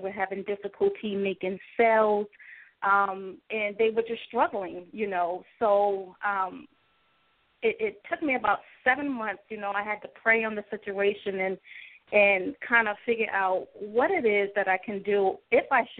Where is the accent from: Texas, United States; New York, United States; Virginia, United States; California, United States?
New York, United States; Bronx; also born or lived in Brooklyn; Yes. I was born in Brooklyn in the Flatbush area, but I was raised in the Bronx right off 161st and Grand Concourse.